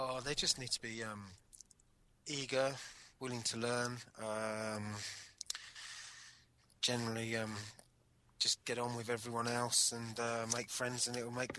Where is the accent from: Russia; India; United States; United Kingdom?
United Kingdom; Poole, South West England; I come from Poole, Dorset, and I'm on the Train for Trade Skills Plumbing Course Level 2.